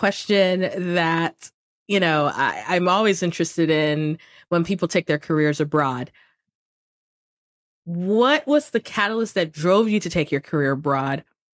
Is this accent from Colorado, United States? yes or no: no; Washington, District of Columbia, United States; born there; I was born in Howard. I feel like I say this every time I convention DC on this podcast. I was like, I was born at Howard Hospital.